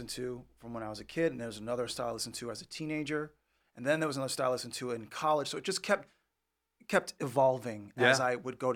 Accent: Inglewood, California, United States; Well, I grew up in Inglewood and grew up with my grandparents

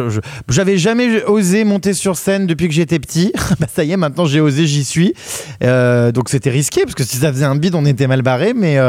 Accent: Lyon, Auvergne-Rhône-Alpes, France; born there; now in Paris, France; Moi, j'ai pas choisi où j'étais né. Hein. Je suis né à Lyon. Bon, il se trouve que la ville est sympa, tant mieux. J'ai bien aimé y vivre.

